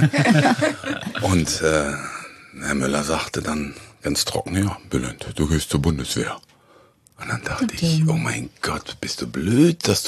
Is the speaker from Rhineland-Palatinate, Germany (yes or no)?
no; Hamburg, Germany; Also wenn man als Hamburger liebt man die Stadt um all ihre Vorteile, aber es nervt schon.